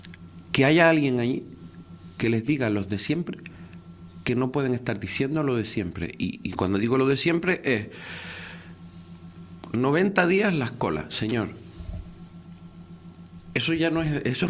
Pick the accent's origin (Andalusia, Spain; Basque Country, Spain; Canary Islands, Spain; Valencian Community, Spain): Canary Islands, Spain; Santa Úrsula; porque yo soy de Santa Úrsula